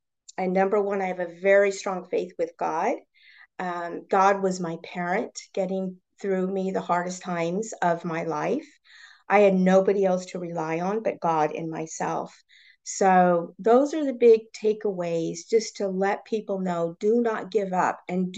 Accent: Colorado, United States; I actually, I went through, because being born and raised in Colorado, I went through the court system to try to find her.

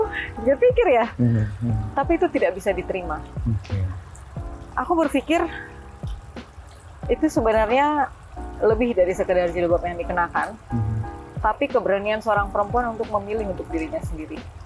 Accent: Aceh, Indonesia; keras kepala sebagai orang Aceh

